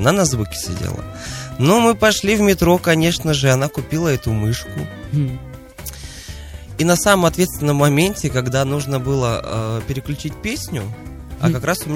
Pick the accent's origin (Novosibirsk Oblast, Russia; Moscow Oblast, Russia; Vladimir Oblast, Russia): Novosibirsk Oblast, Russia; Команда наша была из поселка Горно-Тагучинского района Новосибирской области, собственно, откуда я родом.